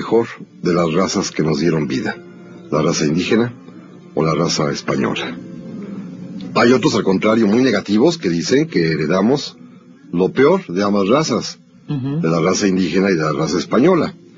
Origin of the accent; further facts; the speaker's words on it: Mexico; ¿Por qué somos como somos los mexicanos